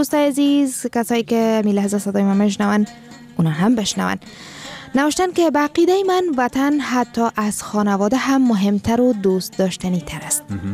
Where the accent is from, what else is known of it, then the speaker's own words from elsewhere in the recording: Afghanistan; وقتی ما افغان هستیم،